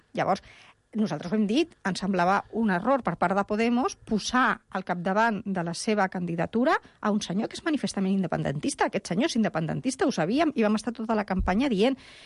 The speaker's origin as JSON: {"language": "Catalan", "region": "Catalonia", "country": "Spain", "said": "decideixi que més d'un milió de persones som catalans, som adversaris de Catalunya."}